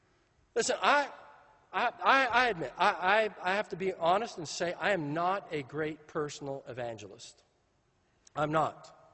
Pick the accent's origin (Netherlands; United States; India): United States; California; Now, I'm from California.